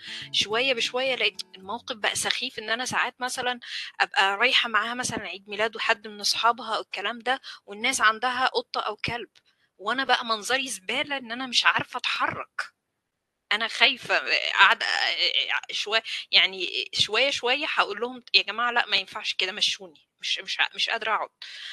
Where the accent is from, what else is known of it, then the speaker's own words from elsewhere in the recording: Egypt; احنا مثلا كان عندنا في مصر اللي هي موضوع القطط والكلاب اللي في الشوارع كتير